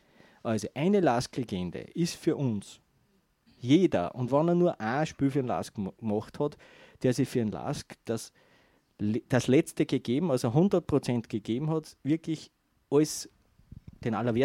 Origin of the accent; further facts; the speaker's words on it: Austria; ich bin in Heide aufgewachsen